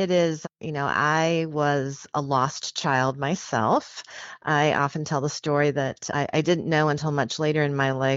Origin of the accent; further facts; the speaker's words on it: New York, United States; still have a place in upstate New York. So I'm really kind of split between the two places. So, yeah, I'm still a New Yorker in that sense.